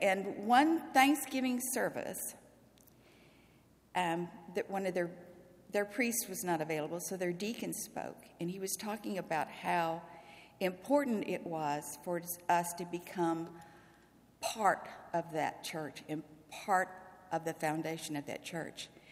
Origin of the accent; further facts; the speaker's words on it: Missouri, United States; now in Lufkin, United States; I came from Missouri to Texas, so that was kind of like a cultural shock too, so just a little bit.